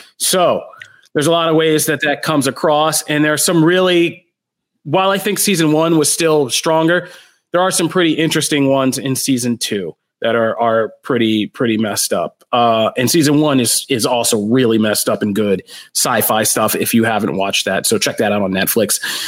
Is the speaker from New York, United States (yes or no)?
no; Pennsylvania, United States; I'm from Pennsylvania.